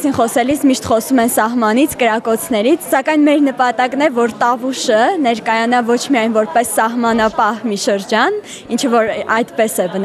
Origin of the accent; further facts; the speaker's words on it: Ijevan, Tavush, Armenia; Իջևանից եմ